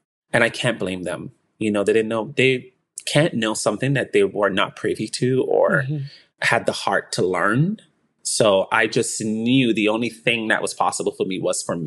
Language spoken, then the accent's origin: English; St. Vincent & Grenadines; But I'm from the Caribbean. I'm from St. Vincent, very small island of 100,000 plus people. You can literally walk the island within 2 hours, the whole entire island.